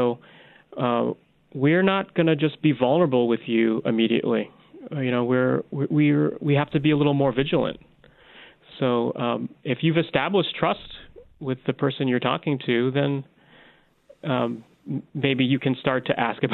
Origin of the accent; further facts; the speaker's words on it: New Jersey, United States; I grew up in New Jersey. You know, I'm from New Jersey. I'm just as American as you are.